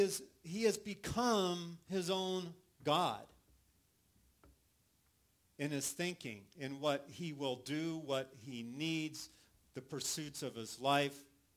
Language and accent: English; California, United States; Mine, because I grew up in California and surfed, and it's like, that's what they sound like.